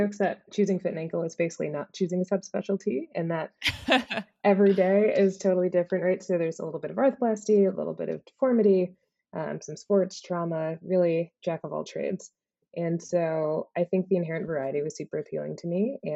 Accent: New Jersey, United States; But I grew up in Northern Jersey.

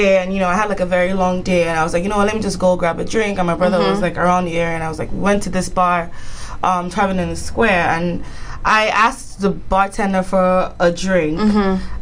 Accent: Nigeria; moved away as an adult; now in Boston, United States; So, I'm originally Nigerian.

